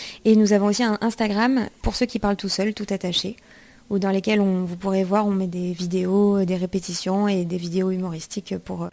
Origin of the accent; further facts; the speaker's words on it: south of France, France; même pour moi en tant que sudiste que j'ai rencontré. J'ai été obligée de partir à Paris pour monter mon spectacle.